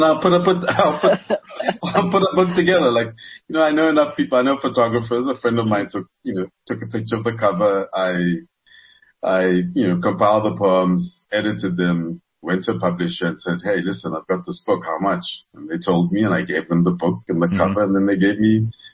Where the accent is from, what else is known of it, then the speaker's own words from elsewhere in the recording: Lesotho; When I was growing up in Lesotho, I was my father's son. My father was well known in the society. It was a small, obviously a smaller kind of society and smaller city than Johannesburg.